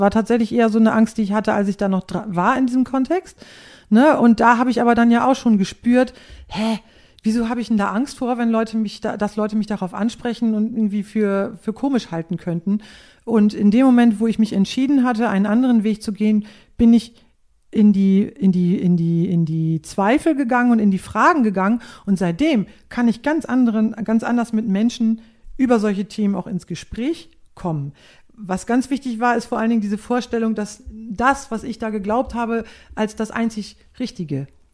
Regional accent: Northern Germany, Germany; first language nds; dass ich mich dieser plattdeutschen Sprache oder dass ich erkannt habe, dass das eigentlich meine Muttersprache ist, das hat in mir ganz viel freigesetzt.

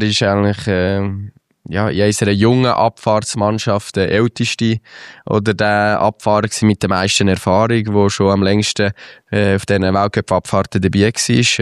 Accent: Central Switzerland, Switzerland; an einen kleinen See bei uns in der Innerschweiz

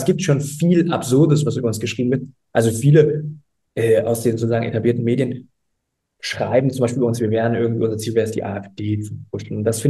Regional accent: Berlin, Germany; Also ich bin aufgewachsen hier in Berlin, Kreuzberg, und da kriegt man natürlich viel mit.

